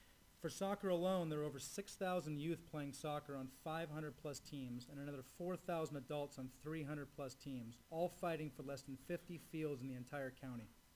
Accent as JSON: {"language": "English", "region": "California", "country": "United States", "said": "I'm from Marin. We wanted to be in Marin."}